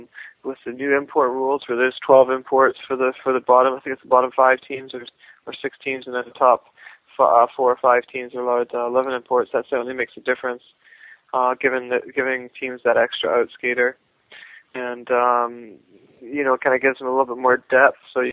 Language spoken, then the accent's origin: English; Scotland, United Kingdom; Yeah, I mean, it's great for Scottish hockey.